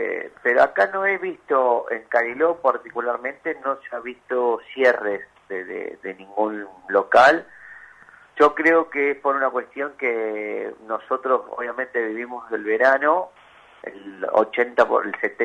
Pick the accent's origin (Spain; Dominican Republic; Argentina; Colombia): Argentina; Y ya en tanto tampoco como argentinos ya nos preparamos y ya no nos asusta tanto el tema de un cierre